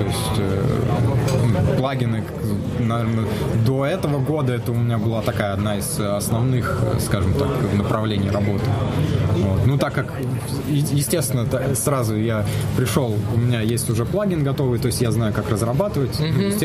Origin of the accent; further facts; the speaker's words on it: Russia; сейчас я единственный разработчик из России.